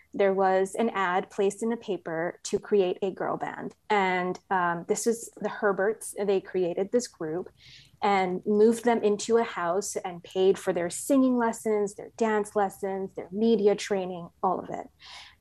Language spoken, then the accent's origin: English; Hong Kong; I grew up in Hong Kong